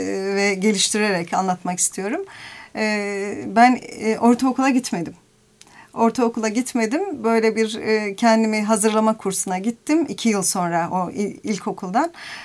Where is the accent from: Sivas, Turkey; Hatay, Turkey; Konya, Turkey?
Konya, Turkey; Sarıyönü; born there; 65 Sarıyönü doğumluyum. Konya'nın bir ilçesi, küçük bir ilçesi.